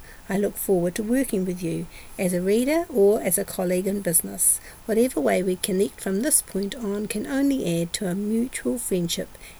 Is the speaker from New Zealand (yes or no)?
yes; Porirua, Wellington, New Zealand; I was brought up in Porirua, where at the age of 5 years old, my father purchased the first three houses to be built in Kotuku Street way back in 1956.